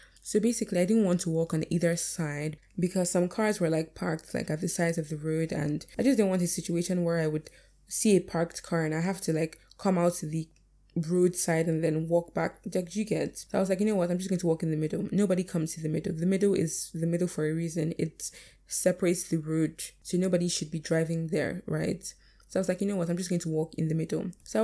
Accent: Nigeria; And see, I'm Nigerian, like very, very Nigerian

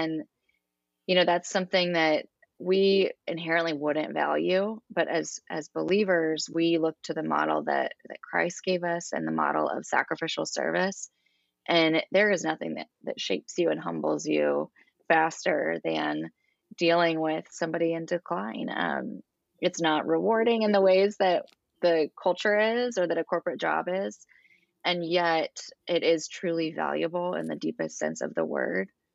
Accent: Kansas, United States; also born or lived in Oklahoma; lived here and been at our church for about a dozen years, but originally from Oklahoma and Kansas. I'm from Kansas.

